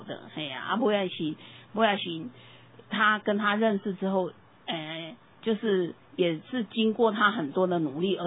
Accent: Tainan, Taiwan; 对，我是台南人

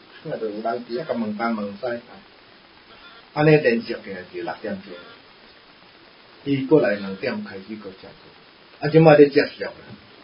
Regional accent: Taiwan

